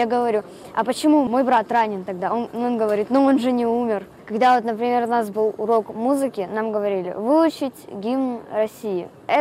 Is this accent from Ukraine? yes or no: yes; Mariupol, Donetsk Oblast, Ukraine; born there; Я родилась в Украине, в Мариуполе, это значит, я украинка.